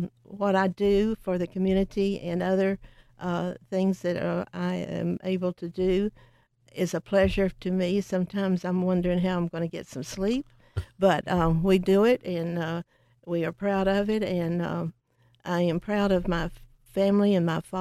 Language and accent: English; Mills River, North Carolina, United States; We're from Mills River